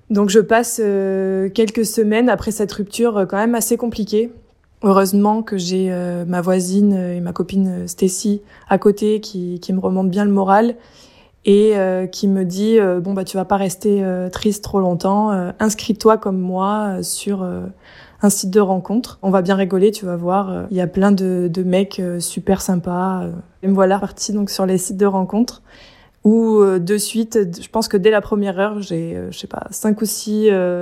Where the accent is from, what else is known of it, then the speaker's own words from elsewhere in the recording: Provence-Alpes-Côte d'Azur, France; now in Paris, France; J'ai grandi dans les Alpes de Haute-Provence, à côté de Manosque.